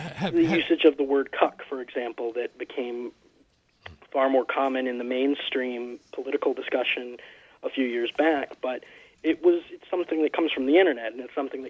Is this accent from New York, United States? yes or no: no; Atlanta, Georgia, United States; I grew up in Atlanta, where our local talk station was the biggest station, bigger than the music stations for a very long time.